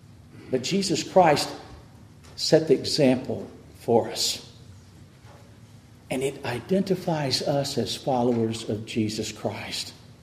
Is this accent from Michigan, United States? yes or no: no; Texas, United States; I grew up in West Texas, and it was Texas Tech all the way.